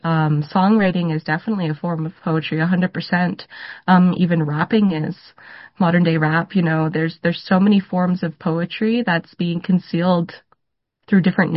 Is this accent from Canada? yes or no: yes; Sainte-Anne-de-Bellevue, Quebec, Canada; my hometown of St. Anne de Bellevue in the West Island of Montreal